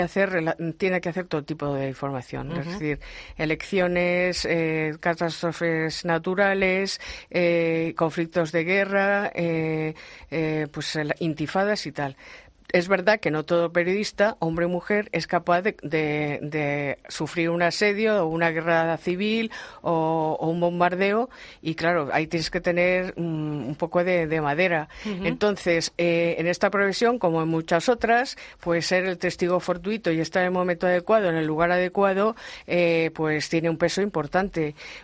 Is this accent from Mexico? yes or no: no; Spain; also born or lived in Washington, United States